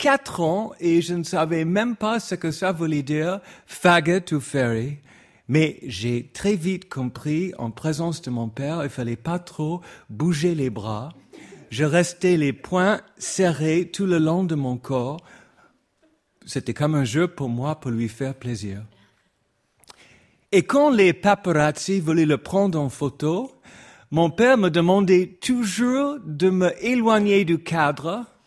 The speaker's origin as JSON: {"language": "French", "town": "Hollywood", "region": "California", "country": "United States", "tie": "born or raised there", "moved": "as an adult", "lives_now": "France", "said": "Et j'ai jamais plus remis les pieds à Hollywood, ma ville natale."}